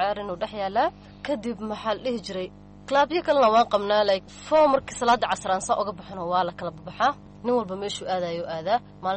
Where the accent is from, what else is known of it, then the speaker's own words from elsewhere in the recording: Garissa, Garissa County, Kenya; naftirkii Gaaris ayaan ka imaaday iskuulka. Markii aan bogay primary waxaan ku soo bogay magaalada Gaaris, waxaan imaaday Kajado.